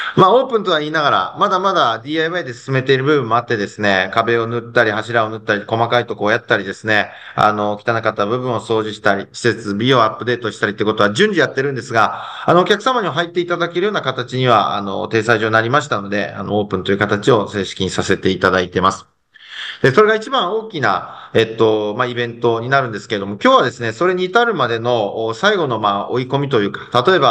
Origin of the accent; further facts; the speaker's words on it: Kihoku, Mie, Japan; 紀北町出身の